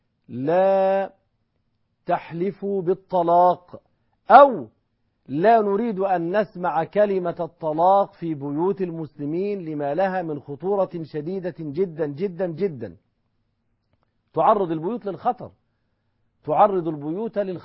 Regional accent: Egypt

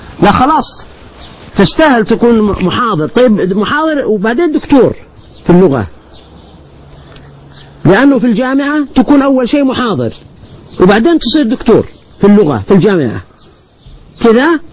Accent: Al-Qassim, Saudi Arabia; انت عرفت اني من القصيم تضحك علي الحين.

